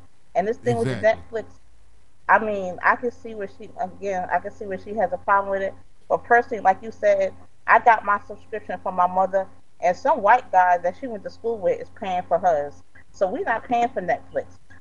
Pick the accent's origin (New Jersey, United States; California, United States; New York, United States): New York, United States; I know growing up in New York, a lot of black people who weren't American, Haitian, Jamaican, whatever, they would have their own little small channels